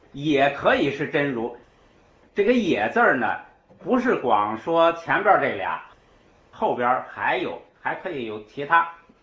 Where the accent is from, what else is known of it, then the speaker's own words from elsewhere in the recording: China; 我们中国人重视字儿